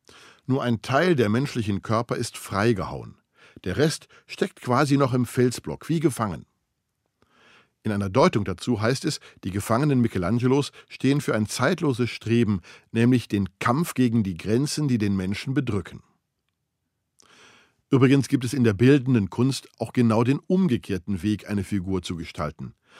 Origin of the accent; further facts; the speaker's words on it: Duisburg, North Rhine-Westphalia, Germany; Hier in meiner Heimatstadt Duisburg